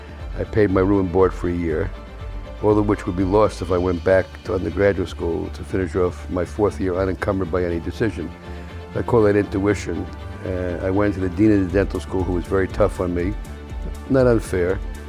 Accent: New York, United States; I grew up in Fort Apache.

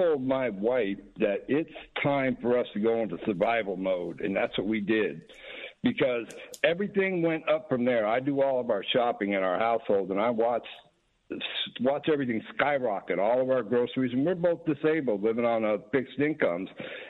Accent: Florida, United States; I grew up in Florida.

